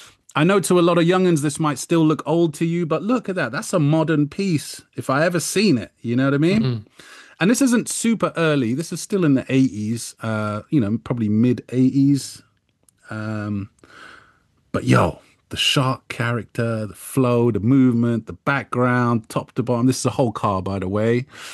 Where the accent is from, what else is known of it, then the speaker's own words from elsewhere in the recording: United Kingdom; And as a British person, you know, reading this book and knowing that everyone around the world is reading this book and knowing that London was being represented